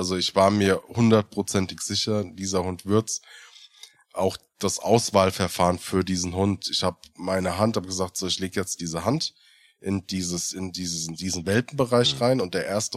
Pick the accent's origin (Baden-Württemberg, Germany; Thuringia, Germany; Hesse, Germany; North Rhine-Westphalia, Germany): Hesse, Germany; ich komme ja aus dem Rhein-Main-Gebiet